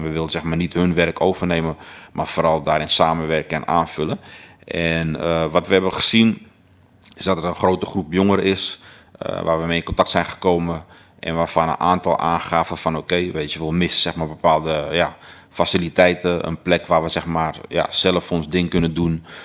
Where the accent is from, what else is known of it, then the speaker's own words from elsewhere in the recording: Amsterdam, North Holland, Netherlands; Zoals u dat misschien kan horen aan mijn accent, ik kom uit Amsterdam, Amsterdam-West. En geboren en getogen